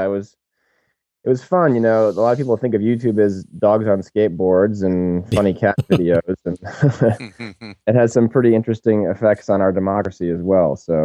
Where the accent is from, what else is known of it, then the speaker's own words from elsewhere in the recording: Minnesota, United States; also born or lived in Iowa; We were both born in Iowa, and I grew up in Minnesota, as we talked about.